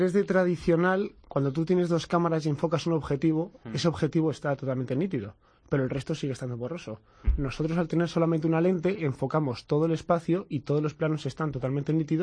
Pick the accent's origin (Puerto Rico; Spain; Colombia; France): Spain; nosotros al final somos españoles que estamos en España y nos gusta quedarnos en España.